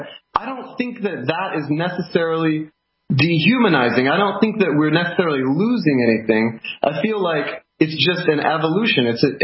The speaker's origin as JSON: {"language": "English", "town": "Tulsa", "region": "Oklahoma", "country": "United States", "tie": "born or raised there", "said": "But I have to say, so I grew up in Tulsa, Oklahoma. My dad ran a body shop that he inherited from my grandfather."}